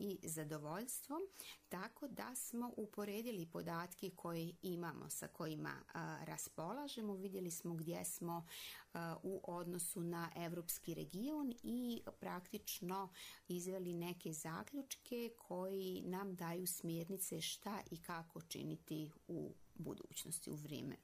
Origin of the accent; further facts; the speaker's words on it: Republika Srpska, Bosnia & Herzegovina; ja sam iz Republike Srpske